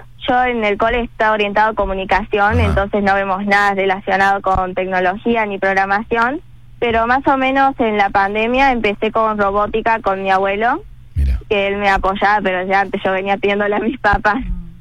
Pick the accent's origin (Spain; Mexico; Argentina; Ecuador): Argentina; Villa Carlos Paz, Córdoba; yo voy al Colegio Costa Azul, yo soy de Carlos Paz.